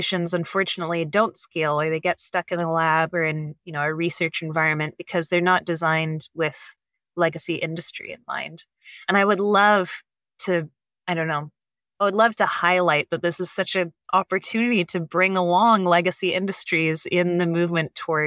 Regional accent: California, United States; I grew up in Monterey Bay area, which is famous for the Monterey Bay Aquarium and Big

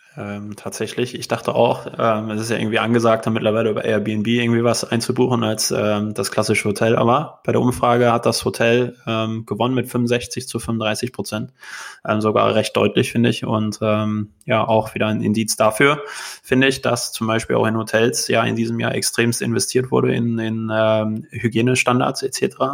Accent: Dortmund, North Rhine-Westphalia, Germany; Also ich komme ja hier aus Dortmund

